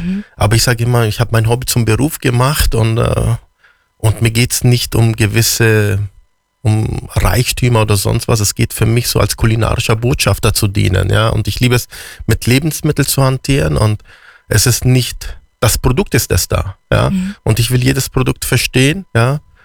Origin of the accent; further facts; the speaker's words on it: Füssen, Bavaria, Germany; Ja, und ich bin in Füssen geboren und aufgewachsen. So schön da gewesen.